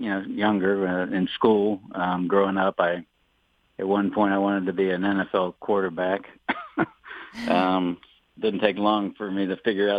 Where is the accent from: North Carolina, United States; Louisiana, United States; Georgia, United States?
Louisiana, United States; New Orleans; also born or lived in Covington, Kentucky / Oklahoma; I was born in Covington, and we moved down to New Orleans when I was young.